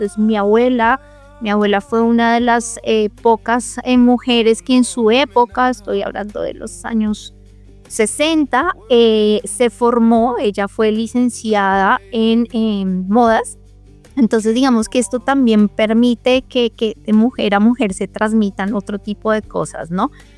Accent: Bogotá, Colombia; also born or lived in Boyacá; mis abuelos maternos, que eran de Boyacá. Y básicamente crecí entre Boyacá y Bogotá

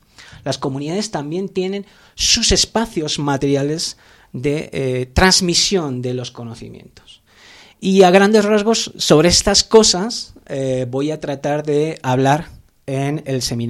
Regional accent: Basque Country, Spain; moved away as an adult; also born or lived in United Kingdom; yo vengo del País Vasco, he estado trabajando en áreas vinculadas a la epistemología, a la filosofía de la ciencia

